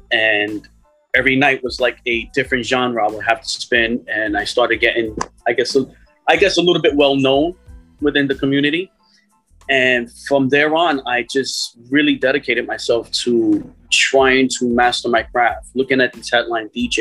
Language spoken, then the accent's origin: English; Queens, New York, United States; I'm from Queens, New York. Flushing, actually.